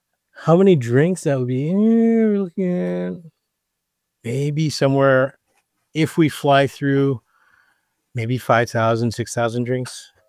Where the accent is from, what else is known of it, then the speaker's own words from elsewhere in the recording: Honolulu, Hawaii, United States; My tutu was born in Kona, but my entire family, like, we grew up in Honolulu. I'm a city boy.